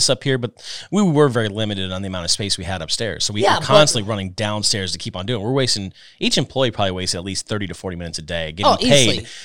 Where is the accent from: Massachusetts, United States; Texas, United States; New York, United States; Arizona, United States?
Arizona, United States; You know, I came from Arizona, man. I was like, you know, I really want to do Italian food.